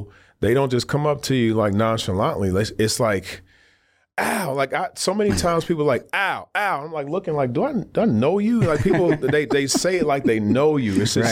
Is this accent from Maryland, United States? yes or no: no; Detroit, Michigan, United States; now in New York, United States; When I came from Detroit, I think a lot of people, because of my laid-back demeanor, a lot of people were like, that's kind of an interesting choice.